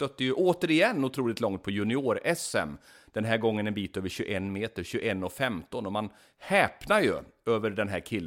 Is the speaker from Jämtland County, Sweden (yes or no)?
no; Karlstad, Värmland, Sweden; om jag råkar vara hemma i Karlstad igen.